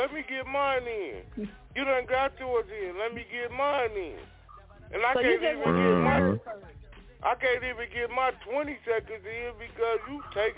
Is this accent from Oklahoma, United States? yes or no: no; California, United States; I'm from California. … I'm from California.